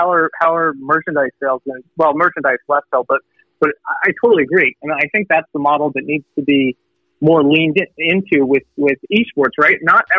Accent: New York, United States; I'm a New Yorker. I grew up in New York.

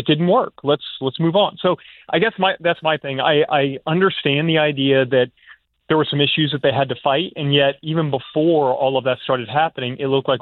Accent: Louisiana, United States; born there; I follow the Saints because I was born in Louisiana.

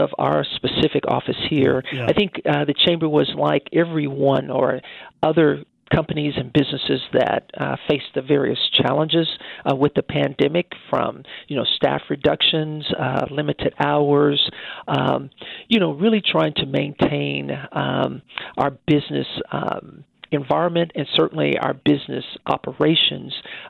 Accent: Wichita, Kansas, United States; Well, I grew up here in Wichita, Kansas, so I am a native of Wichita.

